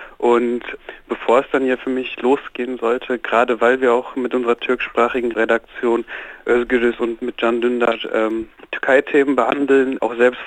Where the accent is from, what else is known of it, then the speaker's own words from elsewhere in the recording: Bottrop, North Rhine-Westphalia, Germany; also ich komme halt aus Bottrop, aus dem Ruhrgebiet. Mein Vater war bis 2000 unter Tage. Obwohl er halt unter Tage war, bin ich bis 2000, 2005 sehr türkisch aufgewachsen.